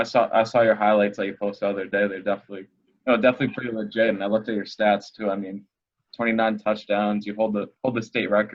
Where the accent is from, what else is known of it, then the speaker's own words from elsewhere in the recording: Massachusetts, United States; Yeah, I mean, I'm from Massachusetts myself. I went to a pretty high school in Mass, and we have really rich football tradition, everything like that.